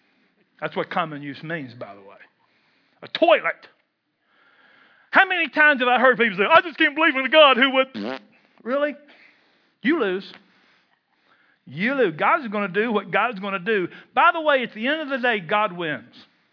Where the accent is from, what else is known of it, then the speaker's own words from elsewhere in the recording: Wisconsin, United States; I'm from Barron County. How much pride can you have?